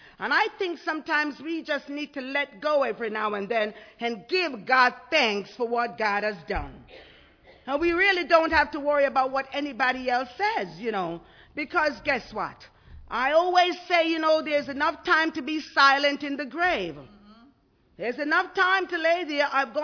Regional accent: Jamaica; moved away; I'm from the Caribbean, you know, and our blood is warm. We are in the 90 degree all the time, 80 something. It's probably 80 something there now. But I thought, even if I've lived here longer than I live in Jamaica

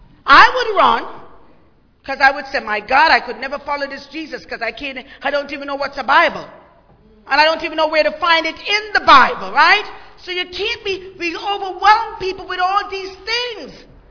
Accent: Jamaica; I'm from Jamaica, so we see people fish all the time because, you know, we're an island.

